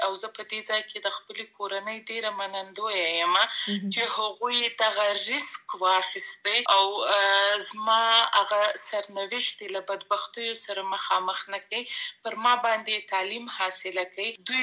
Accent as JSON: {"language": "Pashto", "country": "Afghanistan", "said": "زه د افغانستان یم او زه همیشه دا دعوا کوم چې زه د افغانستان یم، یعنی ټول افغانستان راته ګران دی"}